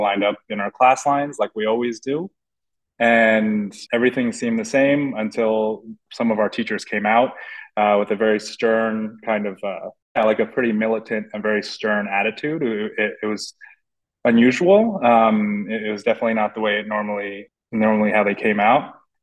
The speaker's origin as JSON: {"language": "English", "region": "New York", "country": "United States", "tie": "born or raised there", "said": "I'll say I grew up on Long Island. I'm in my mid-30s, so I'll take you maybe back to suburban Long Island"}